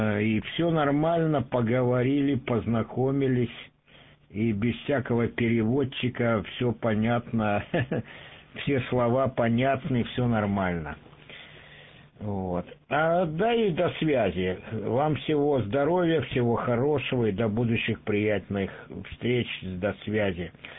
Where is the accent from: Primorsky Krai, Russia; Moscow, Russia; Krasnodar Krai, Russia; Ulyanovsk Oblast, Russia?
Primorsky Krai, Russia; Vladivostok; когда я в Праге говорил, что я из Владивостока